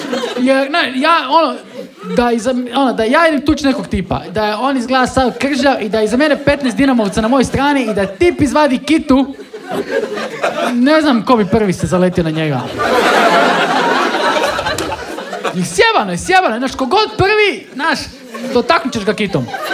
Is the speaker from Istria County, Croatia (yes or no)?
no; Rijeka, Primorje-Gorski Kotar County, Croatia; ja sam znači iz Rijeke